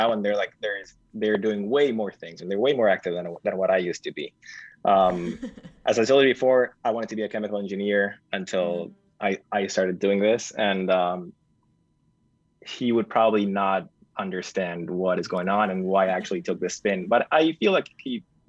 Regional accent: Argentina; I was a designer from Argentina

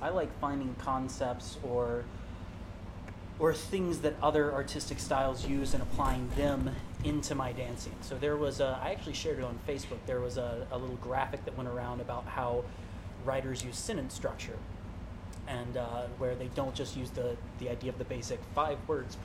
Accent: Palatka, Florida, United States; in a teen club where I grew up in Palatka, Florida

